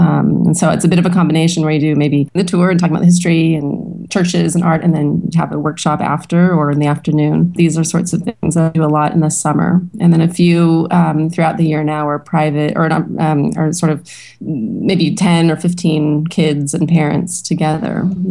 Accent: Stockton, California, United States; it was when I was living and growing up in Stockton.

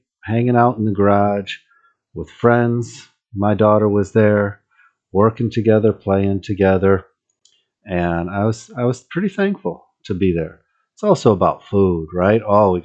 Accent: Michigan, United States; I grew up in Michigan. I know how the Lions go, but it'll be fun anyway.

